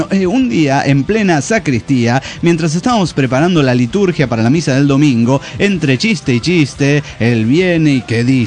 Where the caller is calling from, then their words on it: Mexico City, Mexico; del DF mexicano.